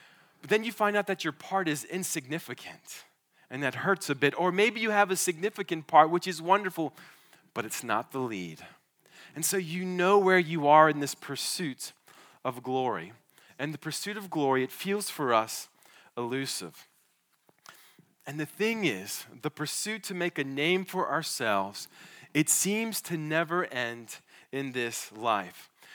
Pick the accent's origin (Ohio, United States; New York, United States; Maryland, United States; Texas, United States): Maryland, United States; I grew up in Maryland, and I went to Westminster High School. Westminster is about 20 miles south of Gettysburg, Pennsylvania